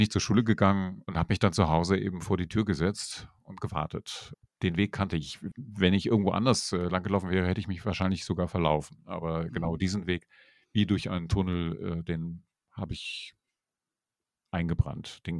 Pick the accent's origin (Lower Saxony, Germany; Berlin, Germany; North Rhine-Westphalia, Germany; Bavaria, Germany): Lower Saxony, Germany; Hildesheim; ich bin in Hildesheim geboren und aufgewachsen